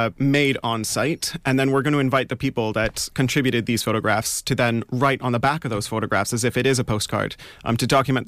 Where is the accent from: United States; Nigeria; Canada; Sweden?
Canada; moved away as an adult; now in Cambridge, United Kingdom; Well, originally I'm from Canada. I got into heritage over there.